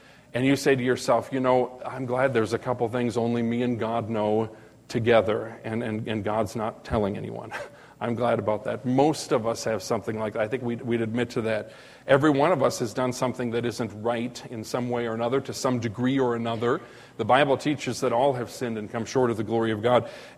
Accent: Minnesota, United States; I grew up in Minnesota. I don't want to be put in a freezer, okay? That's cold country up there.

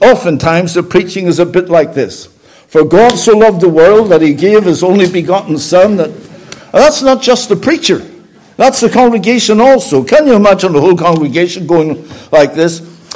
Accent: Belfast, Northern Ireland, United Kingdom; Again, I say I came from Belfast, but I had to go to Brazil to learn that a hen only brings out its chickens after 21 days.

